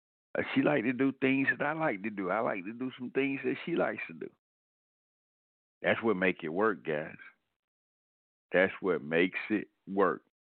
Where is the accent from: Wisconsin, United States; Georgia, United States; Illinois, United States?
Georgia, United States; That's my team. That's my hometown. Why not follow them? They may not be my favorite team, but they're my team.